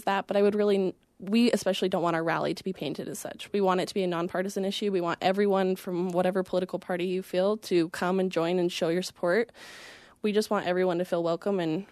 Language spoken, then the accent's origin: English; Idaho, United States; I was raised in Idaho. I went to Idaho schools, and this isn't even my first Idaho university I've attended